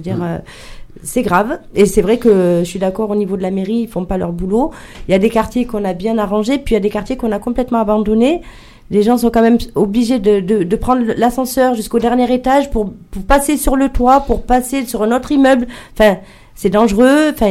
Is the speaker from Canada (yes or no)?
no; Marseille, Provence-Alpes-Côte d'Azur, France; accent: Marseille; parce que moi, je suis originaire de Marseille. Même mon accent me trahit, forcément.